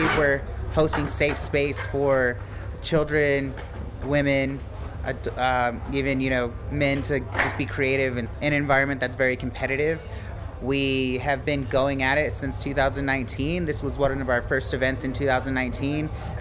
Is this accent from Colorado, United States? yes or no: yes; Longmont, Colorado, United States; I'm from Longmont, Colorado.